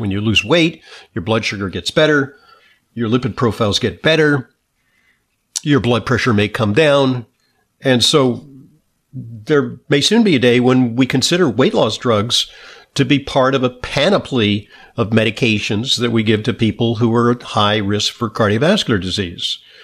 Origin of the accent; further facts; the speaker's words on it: New York City, New York, United States; So in terms of live radio, we went dark for over a decade in my hometown of New York City.